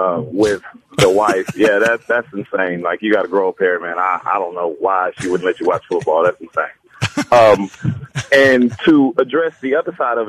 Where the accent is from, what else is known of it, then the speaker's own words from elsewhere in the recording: Louisiana, United States; And I'm from Louisiana, South Louisiana.